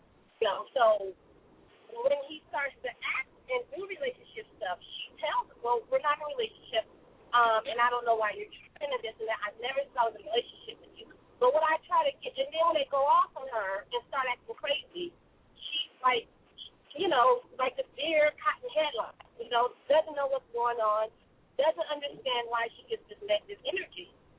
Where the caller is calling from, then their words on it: California, United States; I'm calling from California.